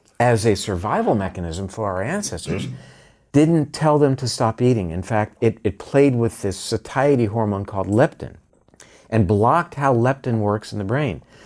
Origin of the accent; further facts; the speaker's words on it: Florida, United States; And we did drink a lot of orange juice growing up in Florida.